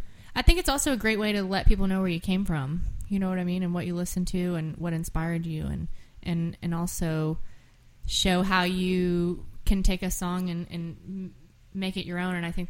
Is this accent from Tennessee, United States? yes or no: yes; Nashville, Tennessee, United States; born there; I was born in Nashville, so all my close friends are just people I went to school with when I was 11.